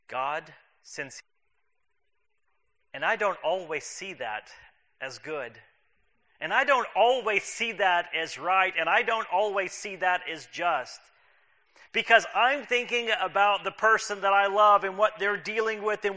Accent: Texas, United States; I'm still learning all these Southernisms. I grew up in Texas, and I'm told that is not part of the South.

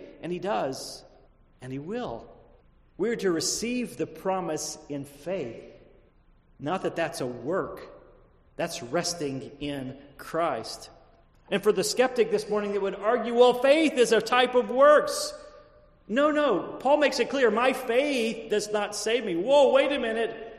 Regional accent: United States; I'm just saying here in America that while, even though we are born in this country and have never known life outside of these borders, we oftentimes can forget just how free we are.

